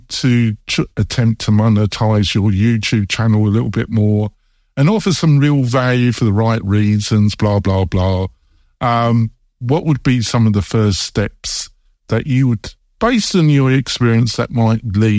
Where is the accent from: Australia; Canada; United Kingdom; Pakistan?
United Kingdom; England; now in United States; I'm English.